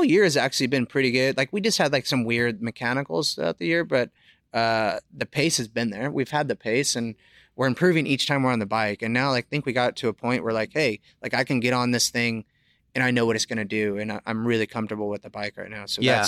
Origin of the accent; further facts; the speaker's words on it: Stockton, California, United States; Yeah, yeah, my family's still in Stockton. I'm from Stockton. We call it Stinky Stockton now.